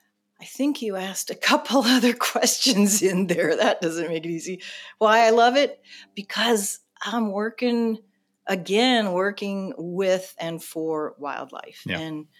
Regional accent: Philippines; born there; also born or lived in Texas / Thailand / Arizona; I was an Air Force brat, and I was born in the Philippines, lived in Texas, lived in Thailand, lived in, we were stationed in Arizona many years ago when there was Williams Air Force Base.

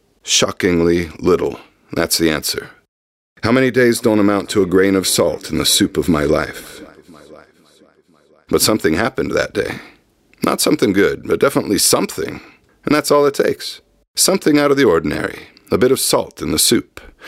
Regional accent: United States; This is definitely a bigger deal in Norway than it was for me growing up in the America states.

